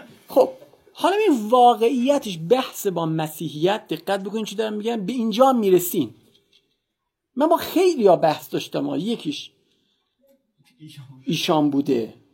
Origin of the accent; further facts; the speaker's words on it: Iran; من ایرانی هستم، فارسی هم.